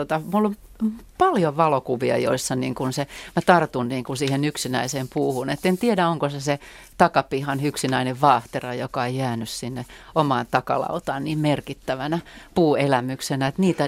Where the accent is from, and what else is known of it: Helsinki, Uusimaa, Finland; born or raised there